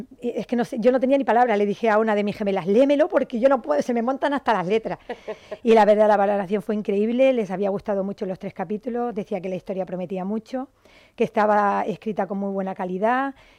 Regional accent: Castile, Spain; Bueno, porque yo como vengo de Castilla...

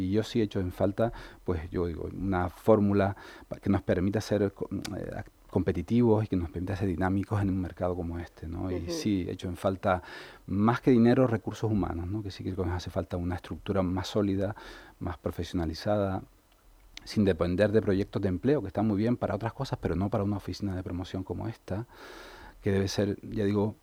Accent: Canary Islands, Spain; lo digo yo que soy de Gran Canaria, no soy nada sospechoso

